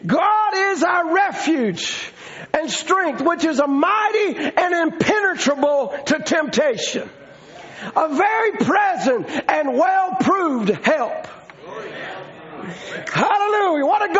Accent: the South, United States; Listen, I'm from the South.

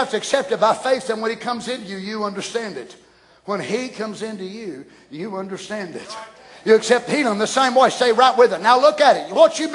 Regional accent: United States; born there; I was born in Wayne County. So I don't preach like a man with Sussex.

